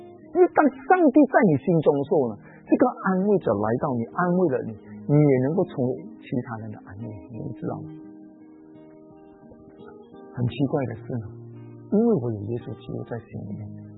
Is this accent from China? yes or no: no; Malaysia; accent: Malaysian; 他们听我的口音，马来西亚口音